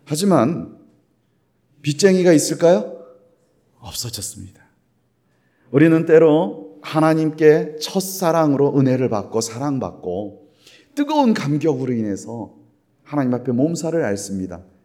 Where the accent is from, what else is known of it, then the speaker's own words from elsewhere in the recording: Gangwon, South Korea; born there; 저도 강원도 태생인데